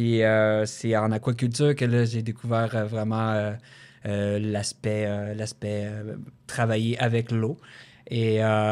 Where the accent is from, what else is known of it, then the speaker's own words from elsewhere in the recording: Sherbrooke, Quebec, Canada; Je viens de l'Estrie, de Sherbrooke, okay. De Stoke, et il n'y a pas du tout de mer